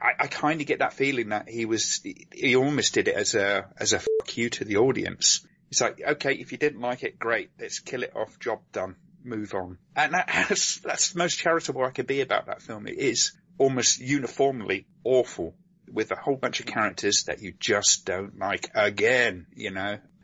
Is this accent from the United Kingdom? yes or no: yes; United Kingdom; I think particularly being, you know, I'm British